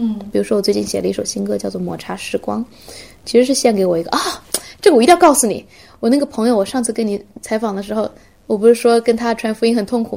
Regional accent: China; 我是一个中国人，我肯定是要为中国来做事情的

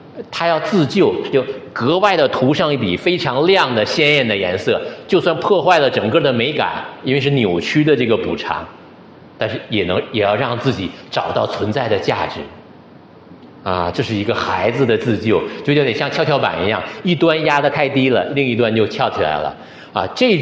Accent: Northeast China, China; 那我自己从小是在东北，我们在部队的大院里边长大的哈。

